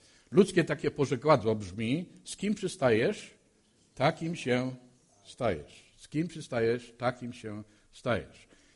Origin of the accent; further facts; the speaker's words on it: Silesian Voivodeship, Poland; No bo ja też jestem Ślązakiem i doskonale tą mowę rozumiem.